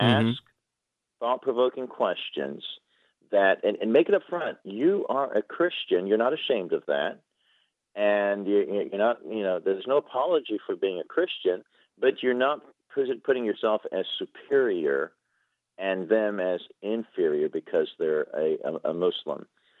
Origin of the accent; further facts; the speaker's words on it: United States; I spent most of my life as an American outside of America. You wouldn't know it from my accent, I know, but trust me, I used to have a British accent.